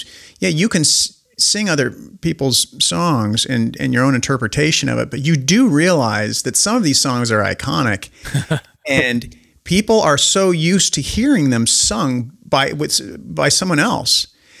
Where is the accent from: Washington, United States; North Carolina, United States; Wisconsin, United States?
Washington, United States; Spokane; I'm this dork from Spokane, Washington.